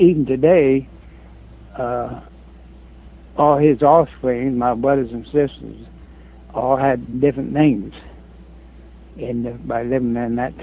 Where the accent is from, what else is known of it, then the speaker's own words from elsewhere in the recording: Union, Missouri, United States; also born or lived in Alton, Illinois; Well, I was born in Alton, Illinois, but I was grew up in Missouri, in a small town in Missouri, Union, Missouri. It's a few miles away from Hannibal, the home of Mark Twain, as you know.